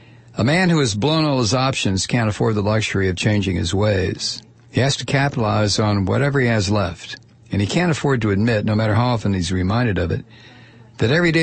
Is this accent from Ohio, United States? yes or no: yes; Toledo, Ohio, United States; I'm from Toledo, so I know Cleveland, like Toledo, can be.